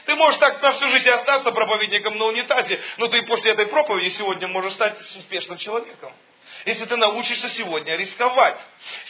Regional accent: Tomsk, Tomsk Oblast, Russia; born there; Я родился в Сибири, я люблю, когда холодно.

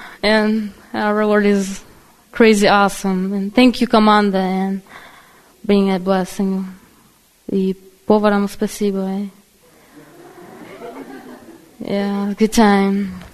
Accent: Belgium; я из Бельгии.

